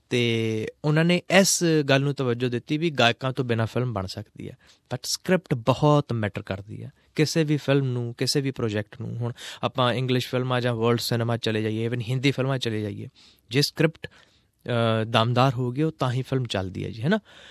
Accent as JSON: {"language": "Punjabi", "town": "Kurali", "region": "Punjab", "country": "India", "tie": "born there", "also_born_or_lived": "Mohali / Chandigarh", "moved": "as an adult", "lives_now": "Mumbai, India", "said": "ਮੈਂ ਪੰਜਾਬ ਤੋਂ ਕੁਰਾਲੀ ਤੋਂ ਬੋਰਨਾ, ਕੁਰਾਲੀ ਬੋਰਨਾ, ਫਿਰ ਮੇਰੀ ਪੜ੍ਹਾਈ ਹੋਈ ਆ ਮੋਹਾਲੀ ਚੰਡੀਗੜ੍ਹ ਹੋਈ ਹੈ।"}